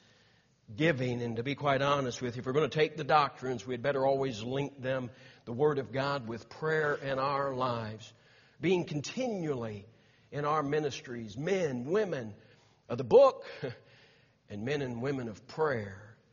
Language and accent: English; Missouri, United States; the first time I met Brother Joe and heard his testimony in the church in which I grew up in Missouri